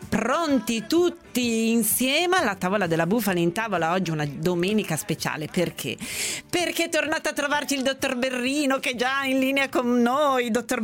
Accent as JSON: {"language": "Italian", "town": "Turin", "region": "Piedmont", "country": "Italy", "tie": "born or raised there", "said": "io sono nata e cresciuta a Torino e quindi come si fa a non amare il cioccolato nascendo a Torino e crescendo a Torino?"}